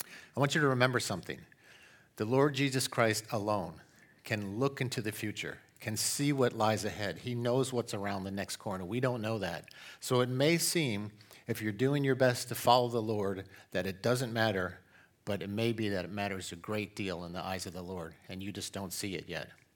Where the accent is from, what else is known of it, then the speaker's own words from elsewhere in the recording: California, United States; Most of you guys know that Deborah and I, we hail from California. We view ourselves as refugees here in Florida from that place.